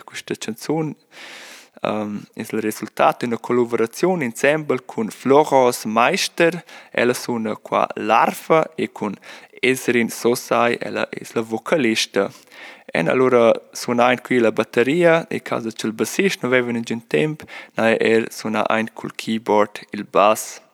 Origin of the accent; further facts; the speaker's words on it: Lavin, Graubünden, Switzerland; now in Lucerne, Switzerland; Ich bin aus Lewin, aus dem Unterengadin. Jetzt wohne ich aber in Luzern